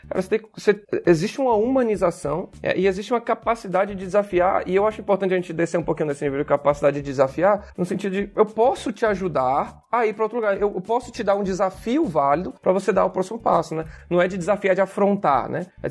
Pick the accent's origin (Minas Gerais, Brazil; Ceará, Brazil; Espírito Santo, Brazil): Ceará, Brazil; Eu, por exemplo, sou nordestino, na sociarense, a gente faz piada de tudo.